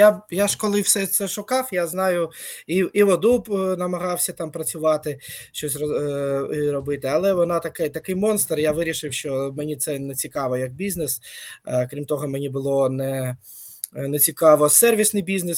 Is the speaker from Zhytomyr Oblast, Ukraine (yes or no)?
no; Dnipro, Dnipropetrovsk Oblast, Ukraine; Я з Дніпра повністю.